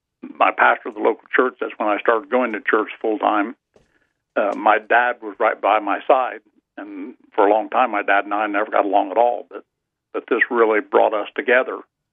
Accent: Pendleton, Indiana, United States; I grew up in a small town called Pendleton, Indiana. It's about 30 miles northeast of Indianapolis.

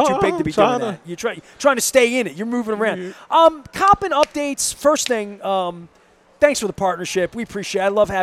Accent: Dundalk, Maryland, United States; I'm from Dundalk. I feel I grew up in Dundalk.

